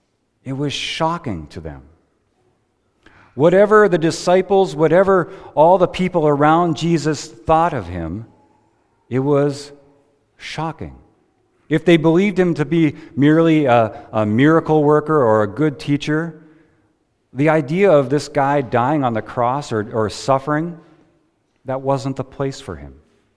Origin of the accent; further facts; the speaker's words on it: Mandan, North Dakota, United States; And growing up in Mandan, it's always been there.